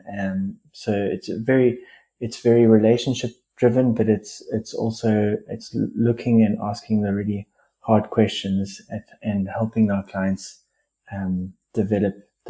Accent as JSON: {"language": "English", "country": "South Africa", "said": "I'm South African born. I'm father to three amazing children, and I'm based here in South Africa. And I'm really such a passionate South African."}